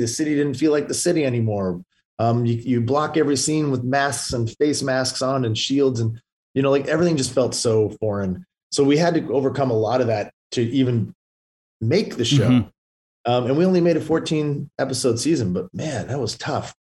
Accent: Vancouver, British Columbia, Canada; Will and I grew up in Vancouver together.

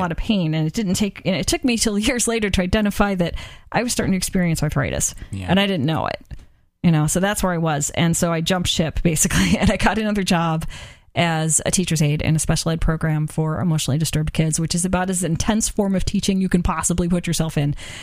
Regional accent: Chicago, Illinois, United States; And I'm from Chicago with the teachers unions, right?

